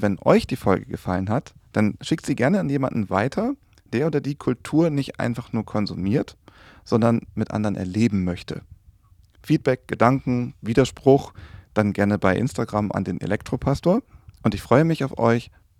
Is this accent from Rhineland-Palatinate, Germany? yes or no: no; Hagen, North Rhine-Westphalia, Germany; Ich bin aufgewachsen in Hagen bei Dortmund